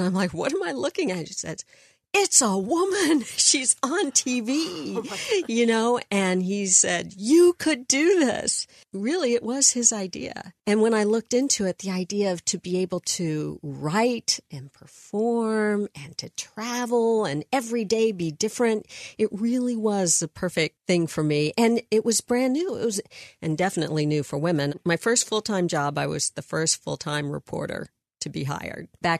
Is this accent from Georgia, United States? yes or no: yes; Atlanta, Georgia, United States; also born or lived in Columbus, Ohio; I actually grew up in Atlanta. From fourth grade on, my family moved around a lot when I was really young, but we ended up in Atlanta